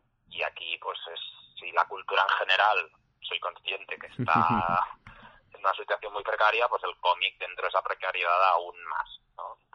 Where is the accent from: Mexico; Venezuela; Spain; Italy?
Spain; Barcelona, Catalonia; yo que soy de Barcelona, aquí por ejemplo la red de bibliotecas públicas funciona muy bien